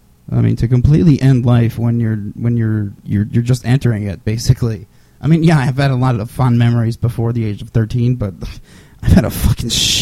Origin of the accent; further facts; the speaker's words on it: Sayreville, New Jersey, United States; also born or lived in Edison; I was born in Sayreville. Well, I was born in Edison, but I lived in Sayreville my whole right. The first 5 years.